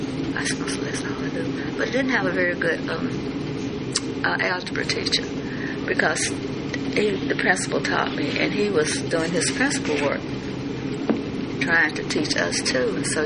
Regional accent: Walter Hill, Tennessee, United States; Because I was the only one from my area of Walter Hill going to high school then.

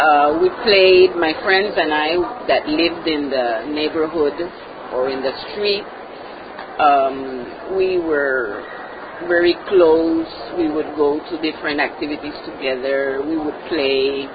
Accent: Rio Abajo, Panamá, Panama; also born or lived in Canal Zone; I was born in the Canal Zone, and I lived there for about a year. And then we came to live in Rio Abajo.

